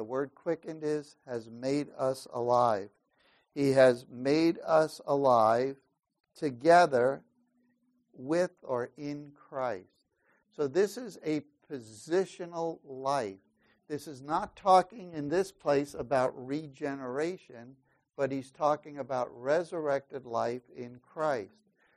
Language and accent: English; New York City, New York, United States; I grew up in New York, and for a while I grew up in the city. And when I say city, I mean city. Probably at 7 years old, I was hopping subway trains and going around.